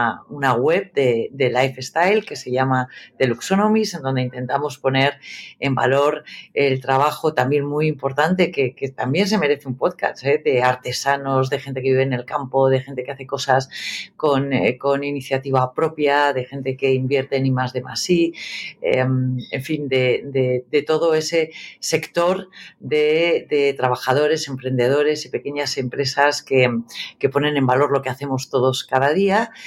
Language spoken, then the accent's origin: Spanish; Burgos, Castile and León, Spain; Soy de Burgos